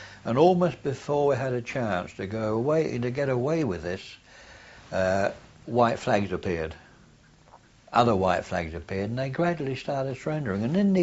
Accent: Ireland; Now, we come from Ireland, of course, we have that divide in Ireland the same way

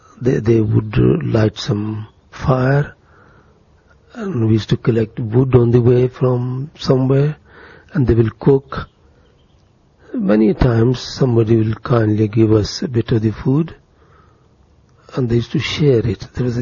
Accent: Amritsar, Punjab, India; born there; because I was born in Amritsar and I had been there a few times, that I would certainly know one or two people

